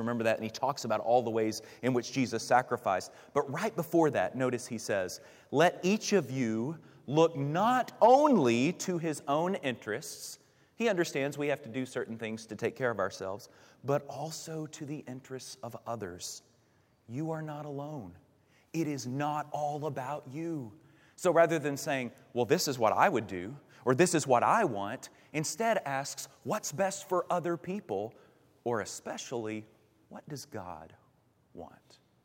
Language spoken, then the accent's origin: English; Kentucky, United States; I grew up in Kentucky in the 80s